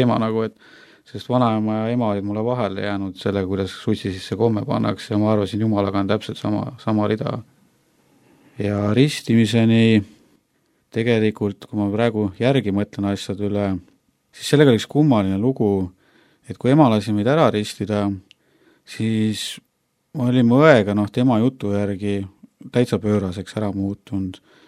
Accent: Jõgeva, Jõgeva County, Estonia; born there; Ma olen sündinud Jõgeval

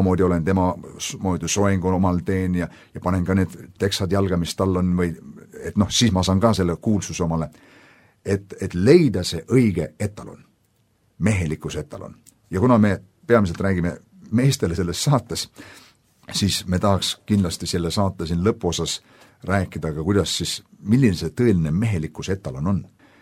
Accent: Uulu, Pärnu County, Estonia; Ma mäletan, kui Uulus ma kasvasin üles väikses külas seal

